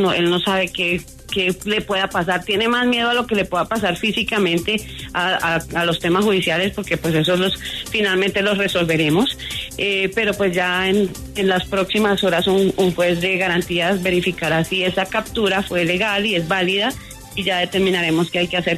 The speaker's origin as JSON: {"language": "Spanish", "country": "Colombia", "said": "soy muy colombiana, a pesar esos son mis nombres, ¿no? … Soy muy, muy colombiana. Mi padre es de origen irlandés, pero yo soy bastante colombiana."}